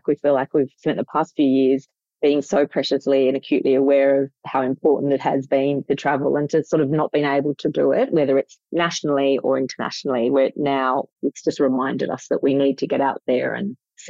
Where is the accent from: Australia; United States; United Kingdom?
Australia; I grew up in Australia